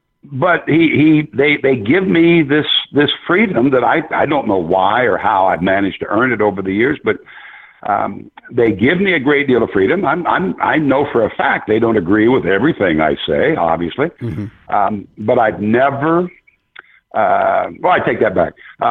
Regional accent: Iowa, United States; I grew up in Iowa. I grew up in a area of the country. At that time, we had one black family in the entire county.

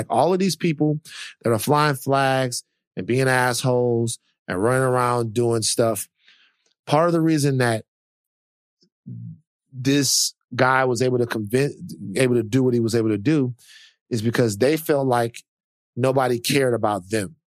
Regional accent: Louisiana, United States; You're from Texas. You lived in Florida. I'm from Louisiana.

